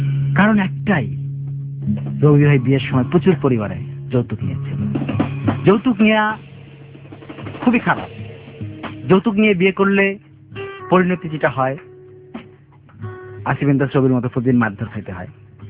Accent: Rangpur, Rangpur Division, Bangladesh; আমি যেহেতু রংপুরের লোক

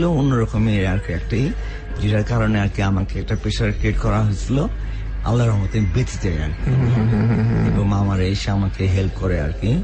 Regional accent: Dhaka, Dhaka Division, Bangladesh; সারা জীবন ঢাকায় বড় হয়েছি, ঢাকায় এসেছি

